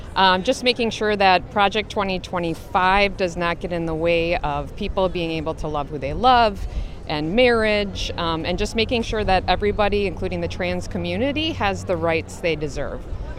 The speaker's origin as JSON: {"language": "English", "town": "Neenah", "region": "Wisconsin", "country": "United States", "said": "we're coming from Neenah, Wisconsin."}